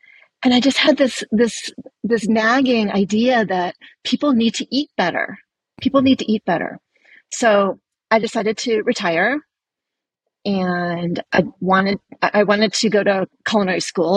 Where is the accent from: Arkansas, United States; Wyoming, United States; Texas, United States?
Wyoming, United States; Jackson; I had been working as an obstetrician gynecologist 20 years in my hometown of Jackson, Wyoming, where I still live.